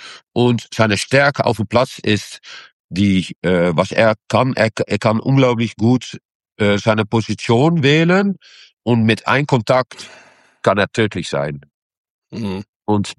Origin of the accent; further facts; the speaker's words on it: Anderlecht, Brussels-Capital Region, Belgium; born there; first language French; German is a second language; Ich bin in Anderlecht geboren und meine ersten Wörter waren Französisch. Weil da wurde Französisch gesprochen.